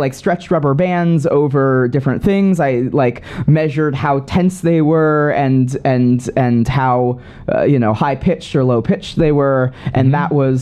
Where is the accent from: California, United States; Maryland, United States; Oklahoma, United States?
California, United States; Los Angeles; now in New York, United States; I'll say I live in New York now, so I say Los Angeles.